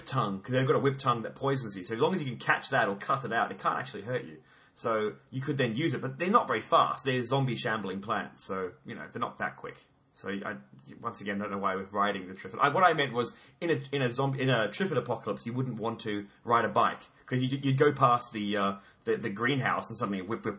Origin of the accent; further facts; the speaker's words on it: Australia; But all you'd have to do is on your winged keel, which, yeah, being Australian, I demand was on my boat.